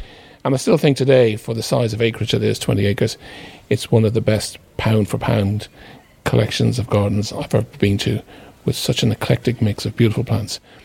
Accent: Dublin, Leinster, Ireland; when I was a young boy, I grew up in Dublin, in South Dublin.

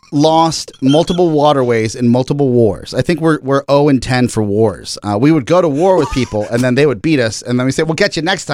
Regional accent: Bolivia; now in United States; And for new listeners, hello, I'm from Bolivia. This is why I'm slandering my mother country. I'm a citizen of this country.

